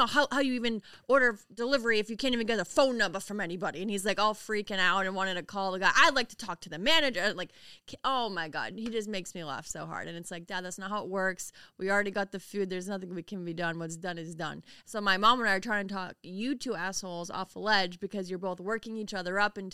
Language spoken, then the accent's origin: English; Spencer, Massachusetts, United States; I'm from Spencer, Massachusetts, you guys. Middle of nowhere.